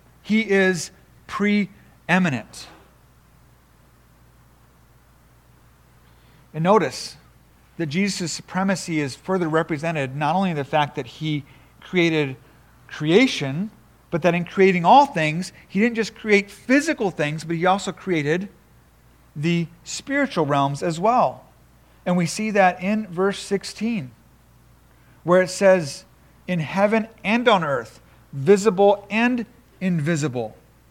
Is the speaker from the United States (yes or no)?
no; Japan; I grew up in Japan as parents are missionaries